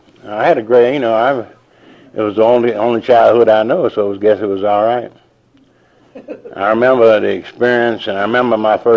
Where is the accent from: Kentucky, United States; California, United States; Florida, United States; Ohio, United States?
Kentucky, United States; Louisville; born there; I was born in Louisville, Kentucky. I came from all them good Christian homes.